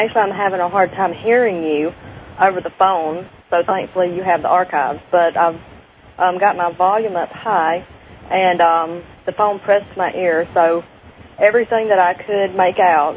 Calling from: Georgia, United States; A little town about 30 miles northeast of Athens.

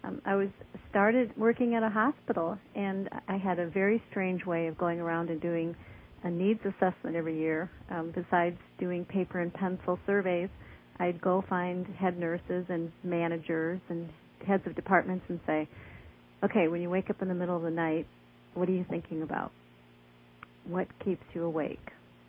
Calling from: St. Paul, Minnesota, United States; I'm calling from St. Paul, Minnesota.

